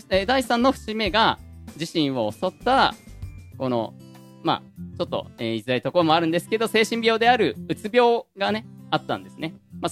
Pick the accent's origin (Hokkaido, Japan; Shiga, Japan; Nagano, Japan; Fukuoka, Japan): Nagano, Japan; 自分の故郷をね褒めるのって若干照れくさいところがあるんですけど